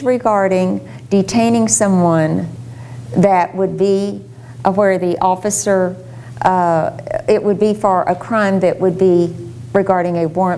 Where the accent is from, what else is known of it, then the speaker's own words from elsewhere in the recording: Houston, Texas, United States; In Houston, my hometown, I was born across the street from City Hall, and I love Houston.